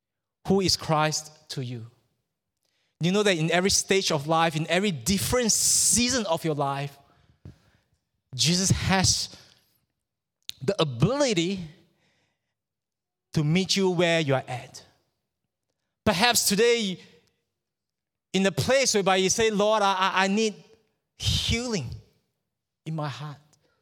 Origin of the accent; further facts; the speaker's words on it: Malaysia; I came from Malaysia. So we have this phobia in Malaysia.